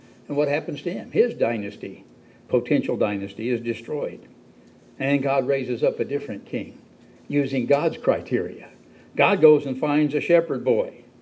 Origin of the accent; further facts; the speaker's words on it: Texas, United States; Then I turned it back to Palestine and then realized I reverted to being a Texan.